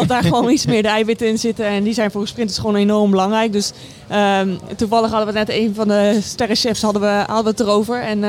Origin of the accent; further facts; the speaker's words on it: Utrecht, Netherlands; Ik woon namelijk al 6 jaar niet in Utrecht. Nee, maar ik ben wel geboren en getogen in Utrecht.